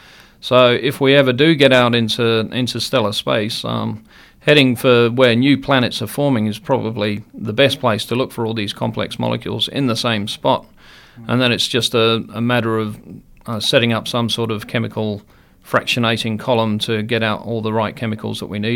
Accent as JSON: {"language": "English", "country": "Australia", "said": "I'm Australian, so I use Australian units."}